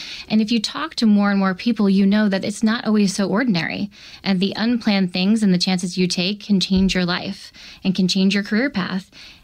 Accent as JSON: {"language": "English", "town": "Dallas", "region": "Texas", "country": "United States", "tie": "born or raised there", "also_born_or_lived": "New Jersey", "said": "So I was born in New Jersey, but I grew up in Dallas, Texas, and I would spend the summers down the shore in Bayhead, New Jersey"}